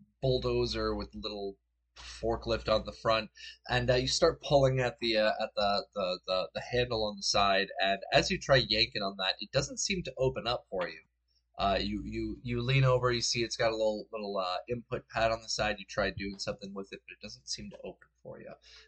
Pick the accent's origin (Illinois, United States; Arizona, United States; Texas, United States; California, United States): Illinois, United States; Chicago; I'm from Chicago, we have a billion of them.